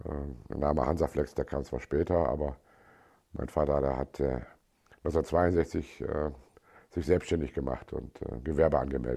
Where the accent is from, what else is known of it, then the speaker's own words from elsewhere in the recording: Bremen, Germany; Ja, ich bin Bremer, werde auch Bremer bleiben, bin hier aufgewachsen. Ich fühle mich wohl in der Stadt.